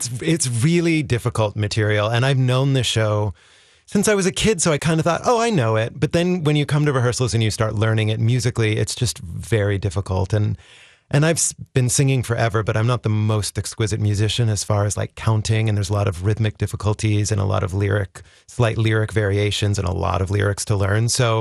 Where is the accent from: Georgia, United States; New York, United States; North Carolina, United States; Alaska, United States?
New York, United States; I certainly do, as a New Yorker coming here and seeing all the incredible theater